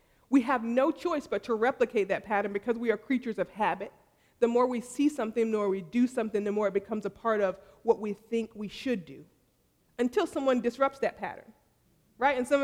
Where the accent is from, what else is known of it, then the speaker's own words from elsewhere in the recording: the South, United States; I mean, I'm from the South.